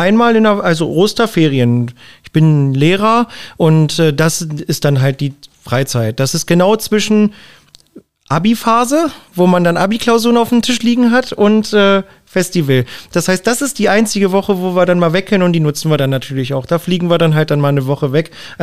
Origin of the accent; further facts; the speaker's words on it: Helmstedt, Lower Saxony, Germany; Ich bin ja gebürtiger Helmstedter